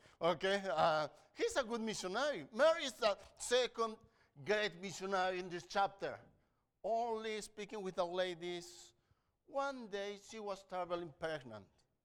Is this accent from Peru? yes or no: yes; Peru; now in Chile; We are missionaries in Chile. I'm from Peru.